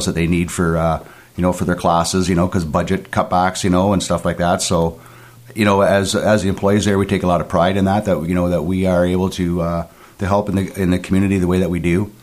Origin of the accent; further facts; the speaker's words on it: Simcoe, Ontario, Canada; Yes, I'm originally from Simcoe. I went to high school in Waterford.